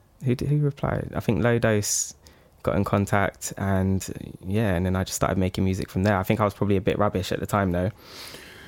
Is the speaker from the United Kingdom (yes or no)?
yes; Clapham, London, United Kingdom; also born or lived in Wiltshire; So I was born in Clapham in London, and both of my parents have had issues, and they weren't able to raise me.